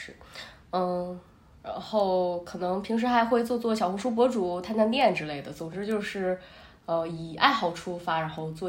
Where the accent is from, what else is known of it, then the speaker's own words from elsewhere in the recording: Northeast China, China; now in United States; 我是东北人，然后在美国加州大学圣地亚哥分校读书